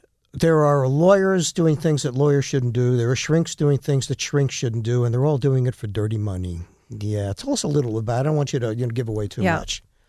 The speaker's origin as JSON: {"language": "English", "town": "New York City", "region": "New York", "country": "United States", "lives_now": "Buffalo, United States", "said": "I mean, I came from New York City, which is not exactly the good government capital of the universe, right? And I get to Buffalo"}